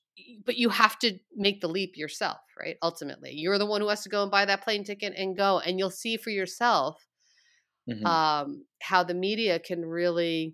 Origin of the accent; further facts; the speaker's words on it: New York, United States; And maybe because I'm a New Yorker, you know, you kind of know, right?